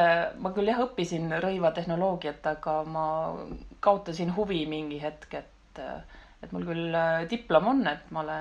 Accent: Järva County, Estonia; kuigi olen Järvamaalt pärit, siis ema poolt on mul kõik sugulased Tartumaal

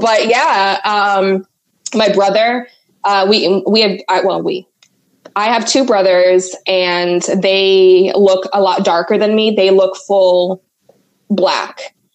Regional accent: Jamaica; growing up in Jamaica, I never really paid attention to any of it.

